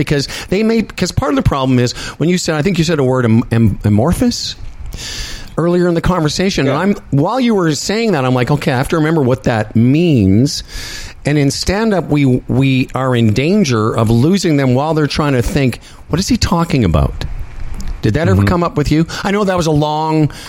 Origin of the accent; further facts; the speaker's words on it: Moose Jaw, Saskatchewan, Canada; One is, you know, I grew up in Moose Jaw. I barely got through grade 12